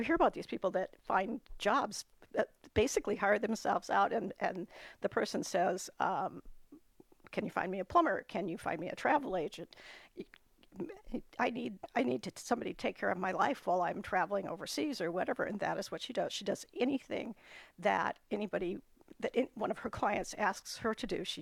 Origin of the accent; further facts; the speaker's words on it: West Coast, United States; And, the whole Pacific coast, obviously. I'm from the West Coast.